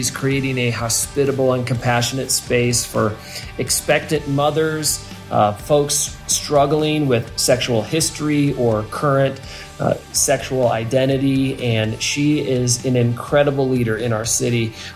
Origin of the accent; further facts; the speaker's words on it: Iowa, United States; I grew up in Iowa. There's a Burlington, Iowa.